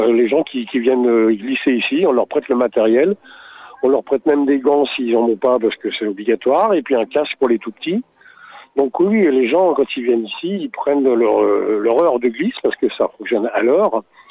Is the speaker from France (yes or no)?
yes; Saint-Pierre-de-Chartreuse, Auvergne-Rhône-Alpes, France; je suis de Saint-Pierre Chartreuse.